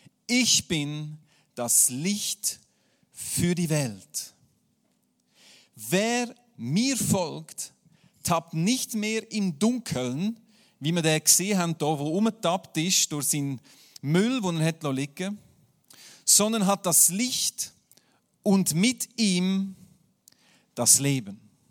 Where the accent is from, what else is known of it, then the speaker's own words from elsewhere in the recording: Aargau, Switzerland; Darum sage ich den Zürcher immer, ja, wir haben Nebel, das ist die Gegenwart von Gott, das ist bei uns im Aargau.